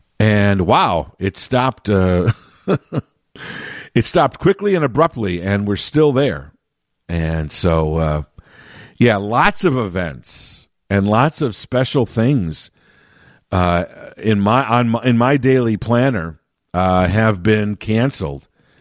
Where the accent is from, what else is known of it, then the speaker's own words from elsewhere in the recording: Chicago, Illinois, United States; including my hometown here of Chicago